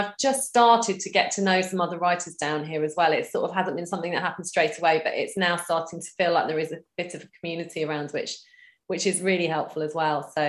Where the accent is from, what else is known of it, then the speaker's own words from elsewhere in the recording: London, United Kingdom; moved away as an adult; now in Brighton, United Kingdom; I came from London. I left London about 6 or 7 years ago now.